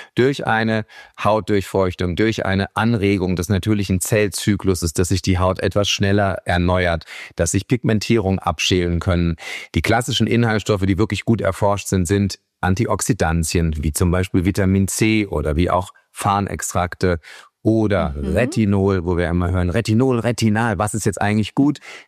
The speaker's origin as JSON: {"language": "German", "town": "Darmstadt", "region": "Hesse", "country": "Germany", "said": "ich komme ja aus Darmstadt und in Hessen kann es im Sommer so richtig schwül sein."}